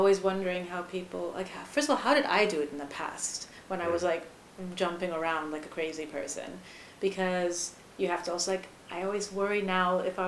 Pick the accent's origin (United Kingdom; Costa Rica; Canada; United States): United Kingdom; England; moved away as an adult; now in Germany; outside of maybe my native land, which like, despite the accent betraying the fact that I am actually English and being in England, but for example, here in Germany